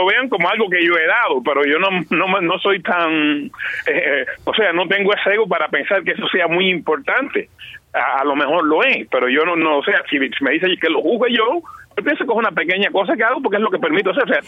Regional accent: Cuba; now in United States; yo como ciudadano de Cuba, del país de Cuba, constitucionalmente tengo ciudadanía doble. Yo soy ciudadano norteamericano, pero constitucionalmente yo soy ciudadano cubano

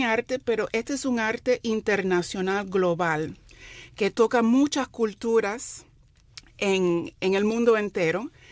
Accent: Miami, Florida, United States; born there; yo nací en Miami y bueno, soy artista

